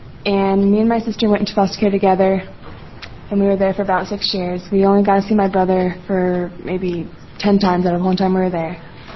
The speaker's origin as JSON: {"language": "English", "town": "Gresham", "region": "Oregon", "country": "United States", "said": "I am 16, and I am from Gresham, Oregon."}